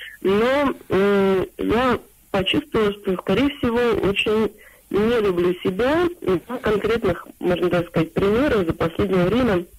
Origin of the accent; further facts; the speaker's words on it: Moscow, Russia; я из Москвы, мне 29 лет.